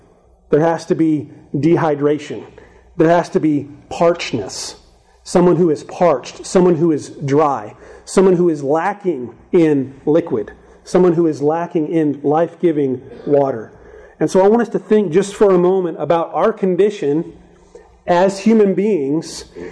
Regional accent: Phoenix, Arizona, United States; I grew up in Phoenix, Arizona, and Phoenix is dry. Phoenix is very dry.

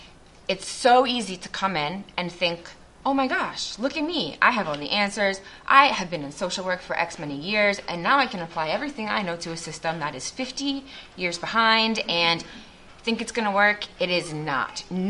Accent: Souderton, Pennsylvania, United States; now in Brazil; So I grew up here in Souderton area, and I moved to Brazil in 2010 was my first term.

